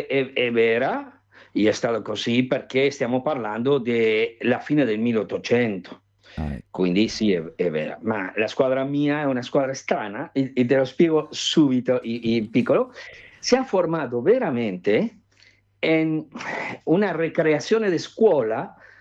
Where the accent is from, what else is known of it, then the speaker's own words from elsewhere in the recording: Montevideo, Uruguay; Italian is a second language; now in Italy; Noi siamo cresciuti anche Ángel Galcerano abitava in quei quartieri, in la curva di Maroñas, dove c'era pieno di italiani